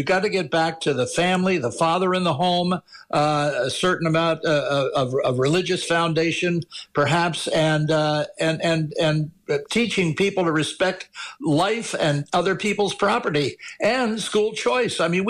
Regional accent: Washington, District of Columbia, United States; born there; I say we because I was born in Washington, D.C. I'm here at the moment, and I've spent most of my professional life here.

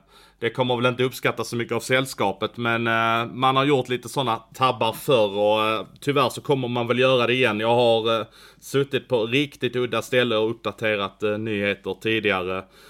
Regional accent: Skåne, Sweden; Jag är skåning så att vi åker inte skidor i Skåne.

